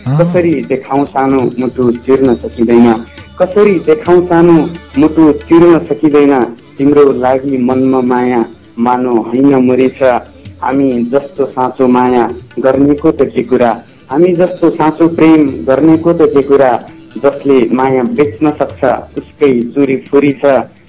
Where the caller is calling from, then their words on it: Bharatpur, Bagmati, Nepal; बोलिरहेको छु भरतपुरबाट।